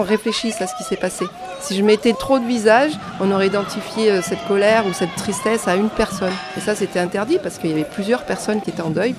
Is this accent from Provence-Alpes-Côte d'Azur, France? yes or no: yes; Marseille, Provence-Alpes-Côte d'Azur, France; je suis marseillaise.